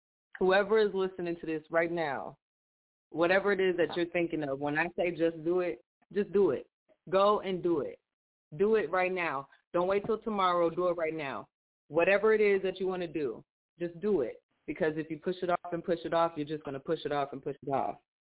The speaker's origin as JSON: {"language": "English", "town": "St. Paul", "region": "Minnesota", "country": "United States", "said": "I am from Minnesota. I am a rapper and a singer. And I'm from St. Paul."}